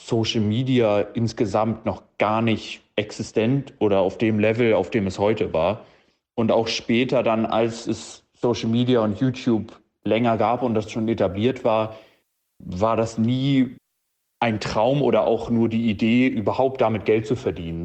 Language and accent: German; Hamburg, Germany; 27 Jahre alt und ich komme aus Hamburg.